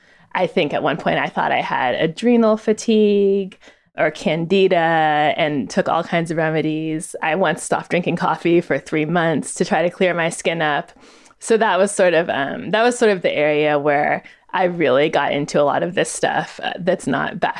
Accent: California, United States; I was raised in Northern California by a mom who was a little bit of a former hippie.

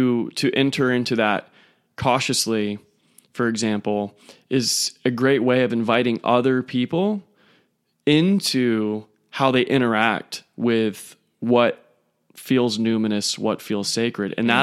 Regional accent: United States; And we, as American males, I feel like we have just been opening every door as if it was our house

